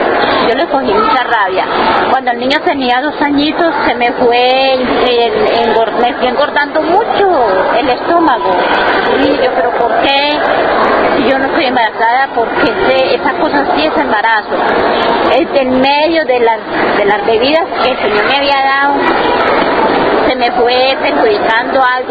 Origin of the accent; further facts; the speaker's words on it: Yolombó, Antioquia, Colombia; Soy originalmente de Yolombó, Antioquia. Allá nací, allá fui creciendo.